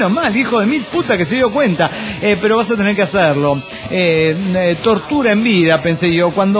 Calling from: Coacalco, State of Mexico, Mexico; Soy … de Coacalco, Edomex.

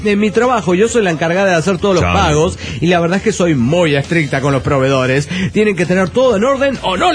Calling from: León, Guanajuato, Mexico; de León, Guanajuato, México.

